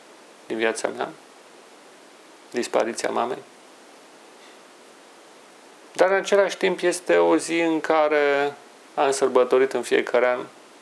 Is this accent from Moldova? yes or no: no; Brașov, Brașov County, Romania; Mai ales când eram copil și locuiam în Brașov. Orașul meu natal.